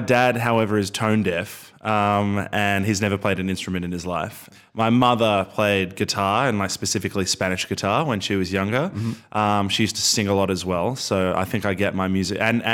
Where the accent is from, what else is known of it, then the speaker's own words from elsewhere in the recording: Sydney, New South Wales, Australia; also born or lived in Melbourne / Brisbane / United Kingdom; I was born in Melbourne. Okay. Lived in Brisbane for 18 months, Sydney for most of my life, the UK for 5 years.